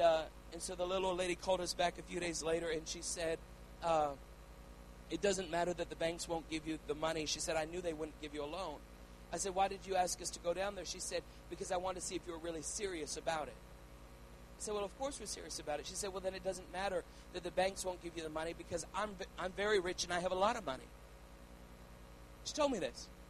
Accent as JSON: {"language": "English", "country": "Canada", "moved": "as an adult", "lives_now": "United States", "said": "we're Canadian citizens. Although I've been a missionary in America since the age of 19, we are Canadian citizens."}